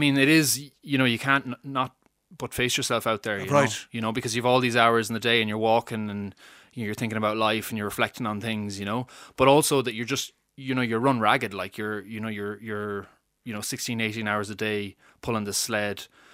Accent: Knocknacarra, Connacht, Ireland; I mean, look, I'm from Knocknacarra, like, there's Knocknacarra and Gaul, it's just a mass of houses

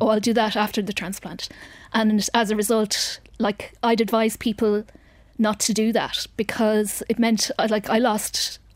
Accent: Connacht, Ireland; Because I'm from Mayo, so I could have been in Mayo or I could have been anywhere.

